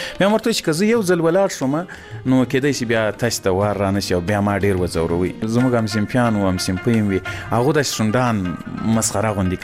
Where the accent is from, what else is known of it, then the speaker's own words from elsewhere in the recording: Ghazni, Afghanistan; زه له غزنی څخه